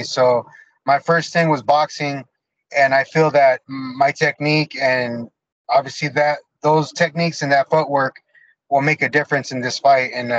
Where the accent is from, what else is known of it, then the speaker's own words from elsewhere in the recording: Menifee, California, United States; I grew up in Temecula. I grew up Menifee, but Temecula, Murrieta, Temescal, Lake Elsinore, all those areas are like wrestling background.